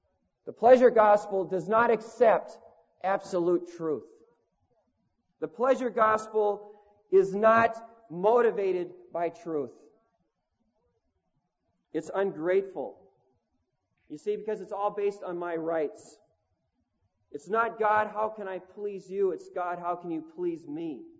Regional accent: Minnesota, United States; now in Amsterdam, Netherlands; And, you know, that's not what I was used to because I grew up in Minnesota, you know, where lots of lakes and trees and forests.

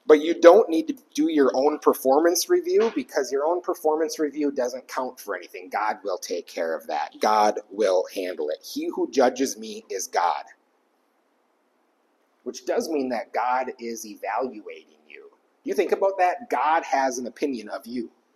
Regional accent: United States; the easiest one as an American to bring up right now

